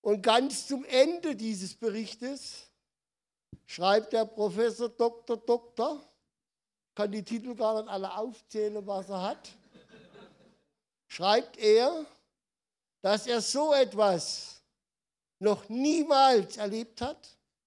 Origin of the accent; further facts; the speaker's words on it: Israel; German is a second language; now in Germany; weil ich möchte von Gründonnerstag bis Ostermontag in meiner Heimat, möchte nach Israel, ins Heilige Land.